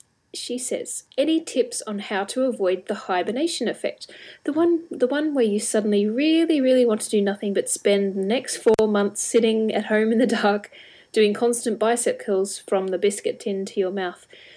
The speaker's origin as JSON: {"language": "English", "country": "Australia", "also_born_or_lived": "Canberra", "said": "I came from Australia where the winters were very mild, even living in Canberra, where the nation's capital, which can be quite chilly."}